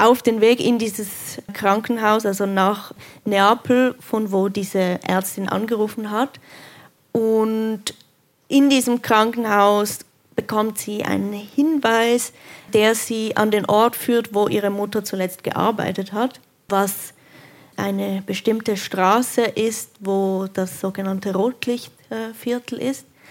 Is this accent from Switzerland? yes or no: yes; Switzerland; Ich bin in der Schweiz aufgewachsen. Ich habe nicht Italienisch gelernt zu Hause.